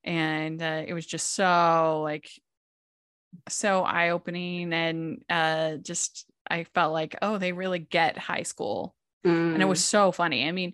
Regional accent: Maryland, United States; I grew up in Maryland, and my choir did a like competition or something like that in New York City.

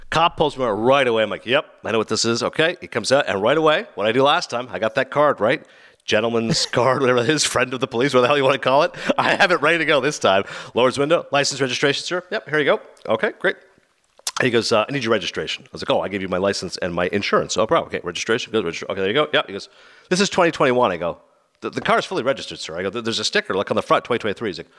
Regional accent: Toronto, Ontario, Canada; since I'm from Toronto

